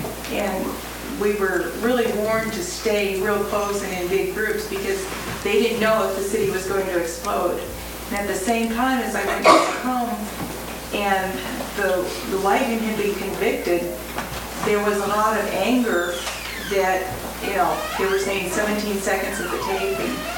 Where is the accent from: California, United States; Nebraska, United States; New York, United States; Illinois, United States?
California, United States; Porterville; from Porterville, California.